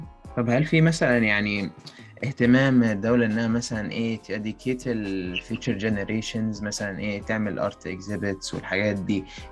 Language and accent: Arabic; Alexandria, Alexandria Governorate, Egypt; انا من اسكندريه وكده